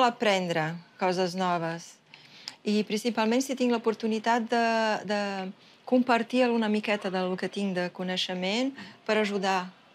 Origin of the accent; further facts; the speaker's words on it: São Paulo, Brazil; Jo sempre he viscut a São Paulo, jo sóc de São Paulo, he estudiat a São Paulo.